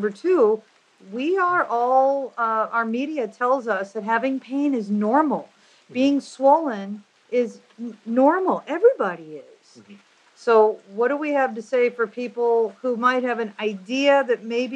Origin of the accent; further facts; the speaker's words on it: United States; Because, you know, I'm an American, mm-hmm. and it's pretty common if I go to New York.